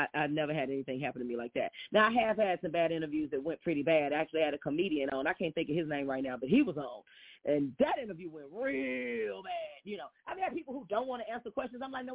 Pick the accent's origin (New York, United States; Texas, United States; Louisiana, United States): Texas, United States; Fort Worth; I was like, I'm from Fort Worth, Funky Town.